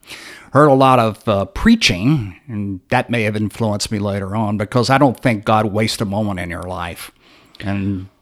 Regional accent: Savannah, Georgia, United States; In Georgia. I was born in Savannah, Georgia.

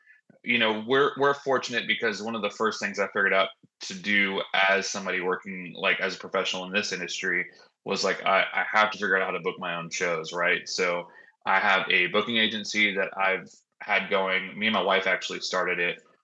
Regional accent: Texas, United States; We're all originally from Texas, except for Scott, who's our drummer.

